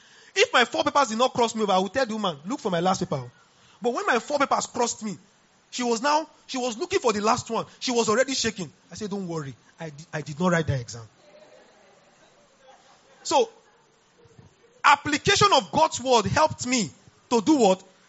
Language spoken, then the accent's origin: English; Niger Delta, Nigeria; I come from the Niger Delta. And I know that if I want to enjoy the rivers in the night, the ocean, I go there around 6 p.m.